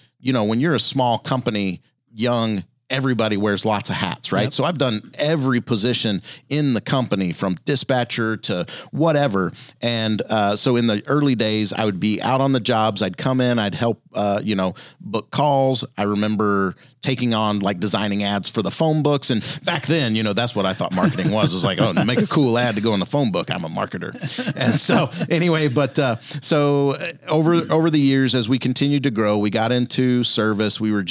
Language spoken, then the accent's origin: English; Louisiana, United States; I grew up in Louisiana and so spent a lot of time outdoors. We didn't have a ton of money.